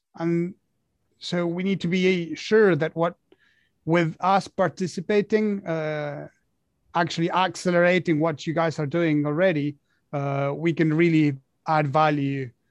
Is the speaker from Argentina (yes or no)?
yes; Argentina; English is a second language; I'm from Argentina, and my dream was to become a professional rugby player. At that time, there was no professional teams back home, so I knew that I had to fly over somewhere else to get it done.